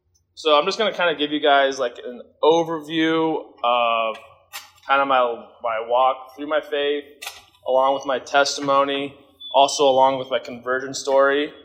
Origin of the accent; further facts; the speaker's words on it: Lincoln, Nebraska, United States; I'm from Lincoln. I graduated from Southwest High School in 2018.